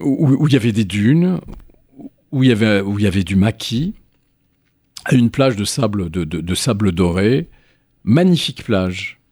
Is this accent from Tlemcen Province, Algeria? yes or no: no; Algiers, Algiers Province, Algeria; moved away as an adult; now in France; Je suis né à Alger, il y a quelques décennies. J'ai vécu à Alger jusqu'à 24 ans. Je suis venu en France faire une spécialité d'anesthésie.